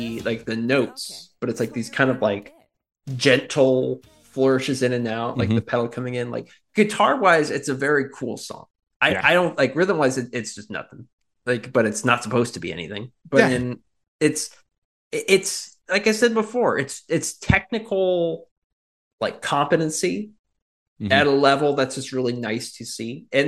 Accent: Lancaster, United States; I like randomly was thinking of like growing up in Lancaster, like when we were kids, like they used to have on the local, like on Channel 3.

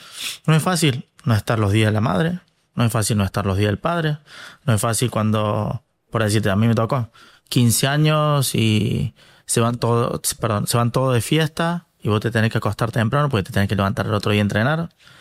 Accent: Argentina; yo que soy de Argentina

